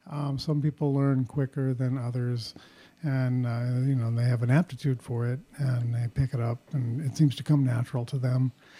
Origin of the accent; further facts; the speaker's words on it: Rhode Island, United States; also born or lived in New York; I was born in New York and raised in Rhode Island, and we moved to St. Paul in 1970.